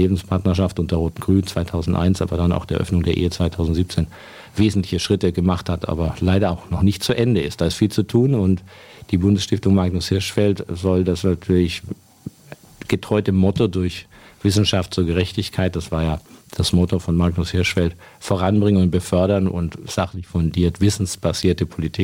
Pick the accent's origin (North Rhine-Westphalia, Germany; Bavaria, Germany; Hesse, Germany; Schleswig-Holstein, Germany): Bavaria, Germany; Bamberg; Ich komme aus Bamberg, genau.